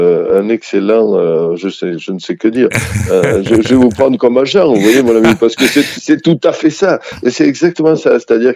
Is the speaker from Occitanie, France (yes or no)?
yes; Occitanie, France; Moi, je suis de la Haute-Ariège, dans un pays où la télé est arrivée un peu tard.